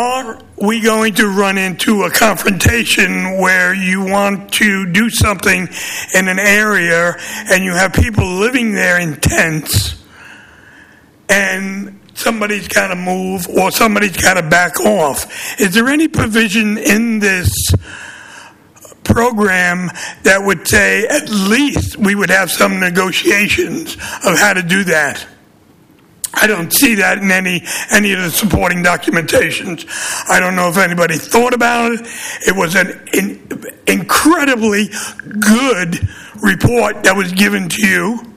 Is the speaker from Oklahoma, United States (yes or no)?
no; New York, United States; I grew up in Brooklyn, New York, in Bedford-Stuyvesant.